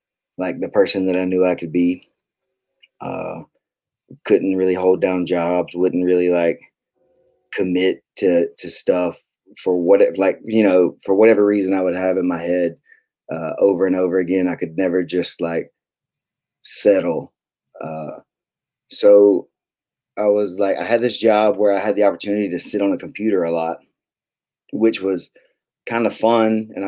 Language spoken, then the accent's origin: English; Bainbridge, Georgia, United States; I was in this town called Bainbridge, Georgia. That's where I grew up. It's my hometown. It's a pretty small town.